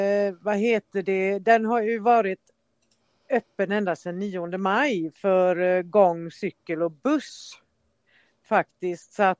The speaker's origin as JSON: {"language": "Swedish", "region": "Dalarna County", "country": "Sweden", "said": "Jag är från Dalarna, vet du."}